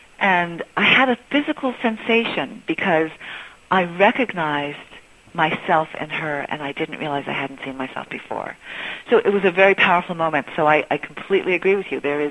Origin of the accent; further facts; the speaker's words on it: United States; When I was growing up in Washington, I studied ballet.